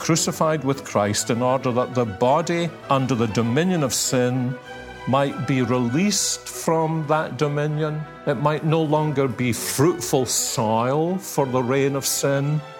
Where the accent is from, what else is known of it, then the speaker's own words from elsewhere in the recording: Scotland, United Kingdom; Well, I'm Scottish.